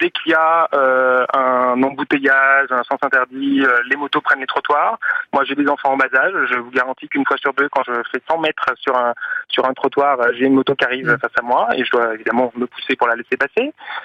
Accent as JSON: {"language": "French", "town": "Paris", "region": "Île-de-France", "country": "France", "tie": "born or raised there", "said": "moi je suis parisien depuis toujours, je dirais"}